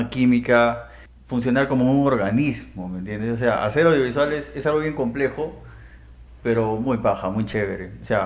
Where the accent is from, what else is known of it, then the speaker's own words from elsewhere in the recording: Loreto, Peru; accent: charapa; Nuestro dejo bien charapa